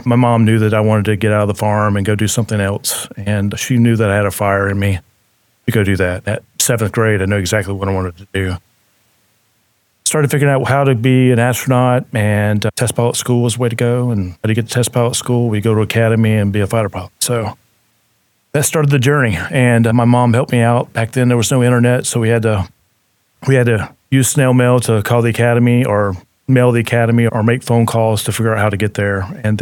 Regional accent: Mississippi, United States; I was born and raised in Mississippi. I'm the oldest of four siblings. My mom and dad still live on the same farm I grew up on back in Mississippi.

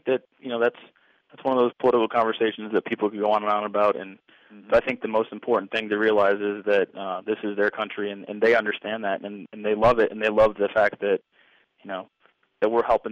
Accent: Randolph, New York, United States; I grew up in a small town south of Buffalo, New York. It's Randolph, New York. It's one of those small little villages that if you drove past it, you'd just see a small sign, one gas station, no stoplights.

